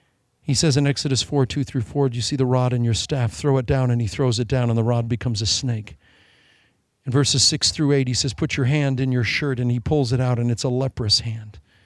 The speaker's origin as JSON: {"language": "English", "region": "Iowa", "country": "United States", "tie": "born or raised there", "said": "I was raised in Iowa, and you do not drink from a hose in Des Moines, Iowa, till you let that water flow out a bit"}